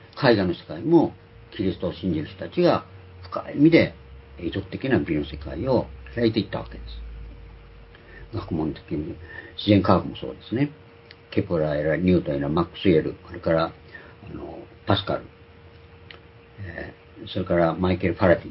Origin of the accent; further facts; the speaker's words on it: Tokushima, Japan; 私ら徳島で育った人間はそうだったんです。